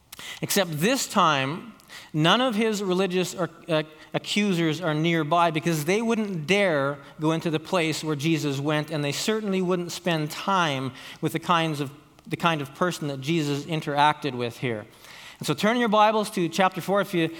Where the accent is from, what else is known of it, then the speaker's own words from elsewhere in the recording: Calgary, Alberta, Canada; I'm from Calgary.